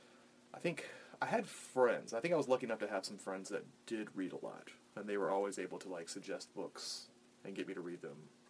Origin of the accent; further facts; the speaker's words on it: Lynchburg, Virginia, United States; Lynchburg, actually, yeah. I'm originally from Lynchburg.